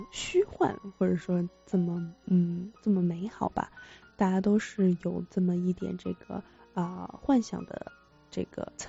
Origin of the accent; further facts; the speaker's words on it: Chengdu, Sichuan, China; now in Seattle, United States; 因为我自己是来自成都的，对，那个我原来家也就在萧怡的这个母校隔壁，四川大学的隔壁